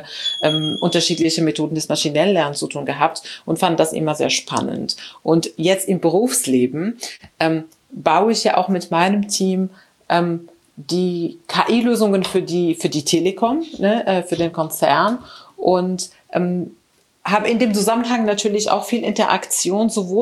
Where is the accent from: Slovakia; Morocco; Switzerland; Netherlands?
Morocco; moved away as an adult; also born or lived in Spain; now in Germany; Ich bin in Marokko aufgewachsen. Dann war ich in Spanien zum Studieren.